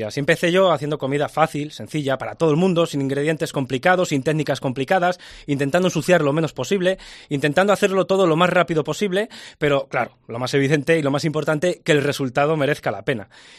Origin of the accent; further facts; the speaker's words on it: Vitoria, Basque Country, Spain; now in Palencia, Spain; yo soy de Vitoria, pero he vivido muchísimos años aquí en Palencia, casi 10